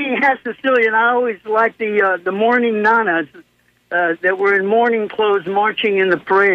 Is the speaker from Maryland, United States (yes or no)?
no; Tampa, Florida, United States; I am born and raised in Ybor City and went to the schools there and had grandfather cigar worker.